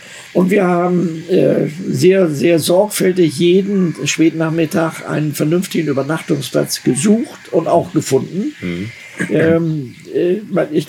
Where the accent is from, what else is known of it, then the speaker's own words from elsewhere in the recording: Germany; Also hier in Deutschland, ich bin ja Deutscher, und habe sicherlich auch viele deutsche Eigenschaften.